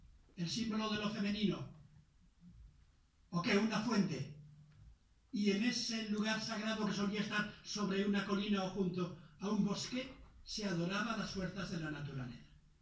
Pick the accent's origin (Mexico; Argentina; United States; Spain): Spain; Basque Country; yo soy vasco